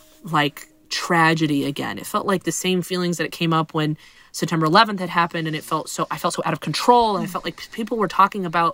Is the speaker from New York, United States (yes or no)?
no; Huntsville, Alabama, United States; I think that that resiliency, it was very important to me because I grew up in Alabama.